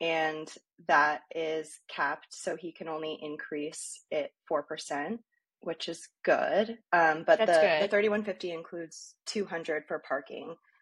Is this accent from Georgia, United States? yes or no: no; California, United States; I was born and raised in California, so